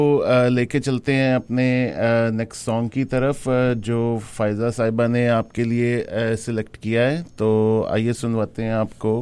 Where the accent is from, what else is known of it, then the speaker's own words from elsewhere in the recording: Punjab, Pakistan; first language Punjabi; Urdu is a second language; I am a proud Punjabi اور فائزہ جو ہیں وہ اردو اسپیکنگ ہے لیکن میں پنجابی ہوں